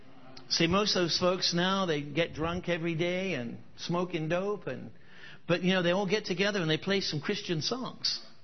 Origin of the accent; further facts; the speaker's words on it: Oregon, United States; Because I grew up, although I'm English, I grew up in Oregon.